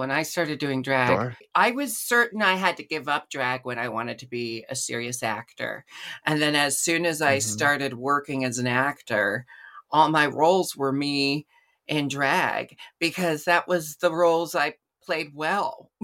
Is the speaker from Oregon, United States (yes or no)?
yes; Portland, Oregon, United States; Well, I grew up in Portland, Oregon, which is where I live once more. That's where I am right now.